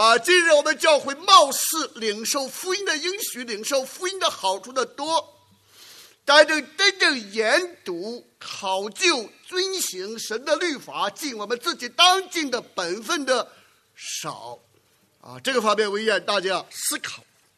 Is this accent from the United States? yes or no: no; China; 所以我们中国人讲义